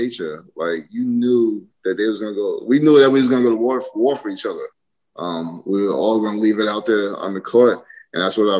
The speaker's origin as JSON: {"language": "English", "region": "New York", "country": "United States", "tie": "born or raised there", "said": "Well, I grew up living right outside of Shea Stadium, so."}